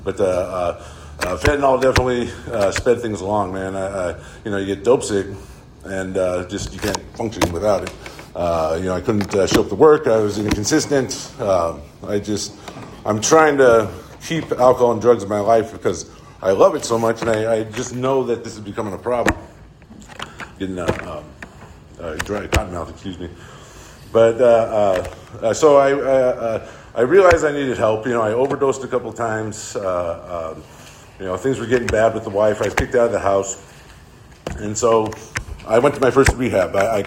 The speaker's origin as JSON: {"language": "English", "town": "Santa Maria", "region": "California", "country": "United States", "tie": "born or raised there", "said": "I grew up in town. I grew up in Santa Maria."}